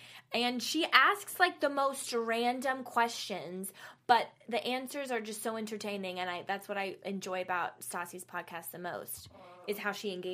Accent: East Coast, United States; Because I understood it because I'm from the East Coast.

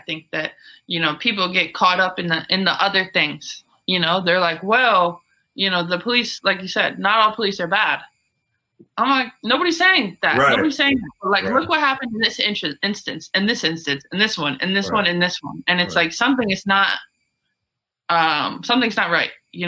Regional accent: Syracuse, New York, United States; For me, I'm from Syracuse, so Rochester's 2 hours away.

